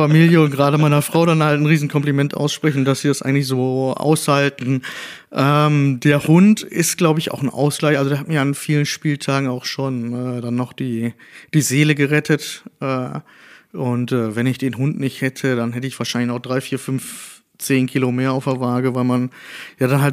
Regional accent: Dortmund, North Rhine-Westphalia, Germany; Ich vermisse auch als Dortmunder

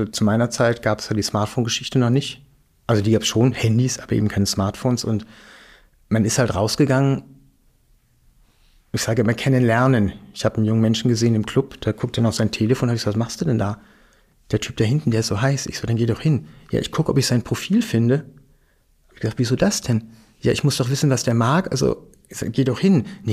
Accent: West Germany, Germany; now in Berlin, Germany; Das hatten wir ja auch nicht so bei uns im Westen.

